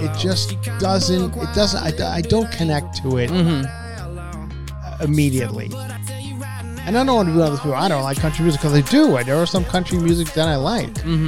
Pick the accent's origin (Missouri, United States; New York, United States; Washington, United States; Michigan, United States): New York, United States; Anyway, like New York, my hometown. Love them.